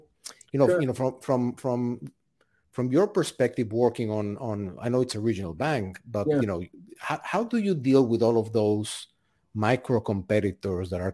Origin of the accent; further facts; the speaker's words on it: Mexico; now in United States; most people can guess from my accent, I didn't grow in the United States, right? I grew up in Mexico